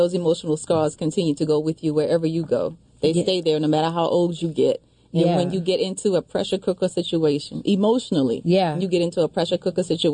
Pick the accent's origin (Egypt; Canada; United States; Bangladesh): United States; the South; I grew up in the South. And yes. The South is one that what happens in this house stays in this house.